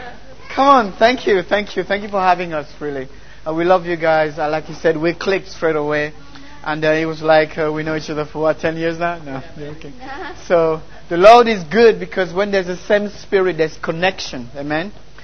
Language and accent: English; Cameroon; first language French; English is a second language; moved away; When I was in Cameroon, it was tough. I wasn't a Christian. I was doing my own thing. French is my first language, by the way, so you'll find a broken accent a little bit. So, when I came over here